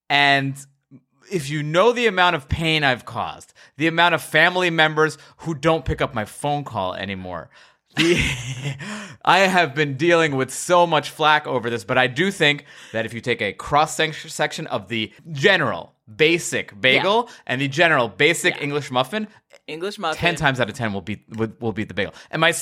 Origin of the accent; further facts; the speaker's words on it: New York, United States; now in Los Angeles, United States; Listen, okay, first of all, I'm a New Yorker. I live in LA.